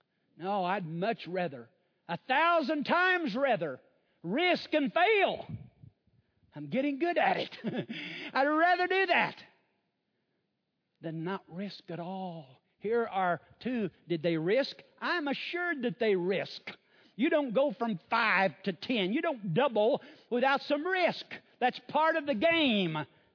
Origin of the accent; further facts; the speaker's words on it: Dry Holler, Missouri, United States; I grew up down in Dry Holler, which is off of Chestnut Ridge. Dry Holler runs into Bull Creek. Bull Creek into Lake Taneycomo. So we were raised along Bull Creek in Dry Holler.